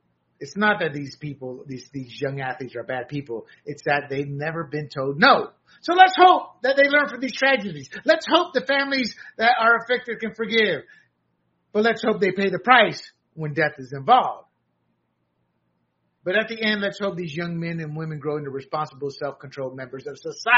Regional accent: the South, United States; I grew up in the South. Many of my friends were black.

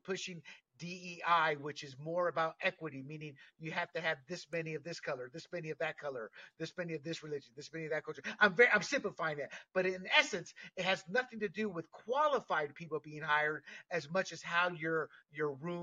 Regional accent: North Carolina, United States; I'm from North Carolina too, and the South is the heart of Black America

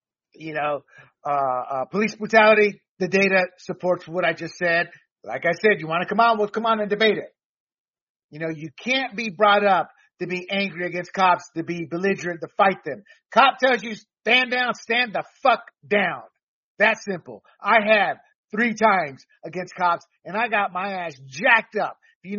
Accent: the South, United States; And I'm sorry, I grew up in the South.

